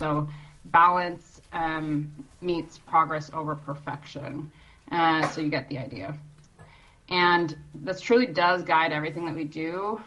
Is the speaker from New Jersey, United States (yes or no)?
no; Sitka, Alaska, United States; And I am calling in this morning from rainy Sitka-Kwan, Sitka, which is my hometown and where I reside with my family.